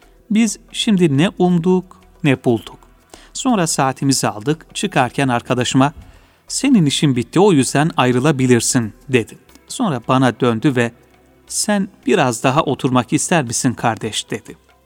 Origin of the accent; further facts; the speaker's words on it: Keşan, Edirne, Turkey; Keşan'da doğduk. Rumi 1340 miladi 1924 yılı. Babam Malkaralı, annem Keşanlı.